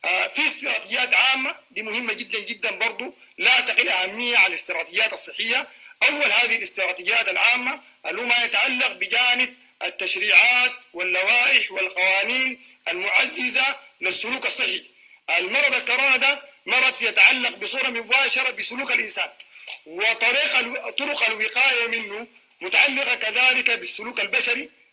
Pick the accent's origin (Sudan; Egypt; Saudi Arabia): Sudan